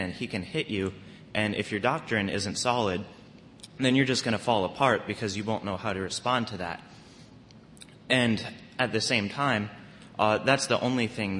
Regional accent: North Carolina, United States; I'm 15, and I'm from North Carolina.

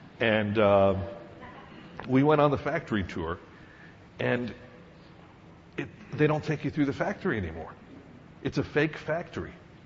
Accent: Pennsylvania, United States; when I was a little kid, my family, I grew up in Pennsylvania, and my family used to take vacations to Hershey.

